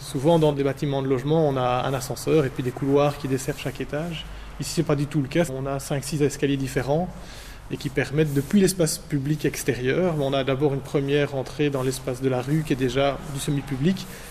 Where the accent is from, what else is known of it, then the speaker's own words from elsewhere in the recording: Louvain-la-Neuve, Wallonia, Belgium; ingénieur architecte, comme Laure, ma collègue. On a tous les deux, on est de Louvain-la-Neuve.